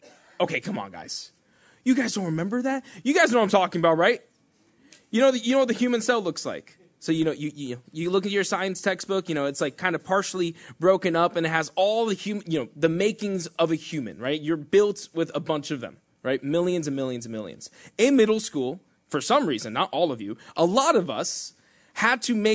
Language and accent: English; Elizabeth, New Jersey, United States; Me and my partner, Sebastian, I grew up in Elizabeth. I'm Hispanic.